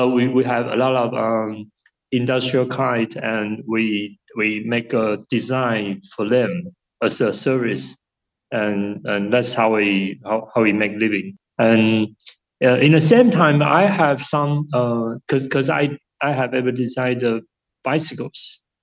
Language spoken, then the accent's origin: English; Taiwan; I'm from Taiwan.